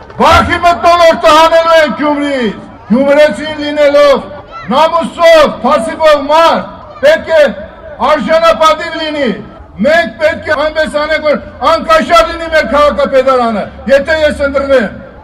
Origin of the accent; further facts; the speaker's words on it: Gyumri, Shirak, Armenia; որ փարփով գնանք ուրիշ տեղ եւ ասենք, որ մենք գյումրեցի ենք, ոչ թե ամաչ ենք